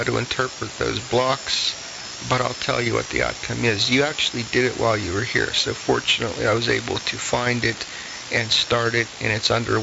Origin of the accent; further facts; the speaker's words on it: Johnstown, Pennsylvania, United States; I am from Pennsylvania originally, near Pittsburgh. The city is called Johnstown.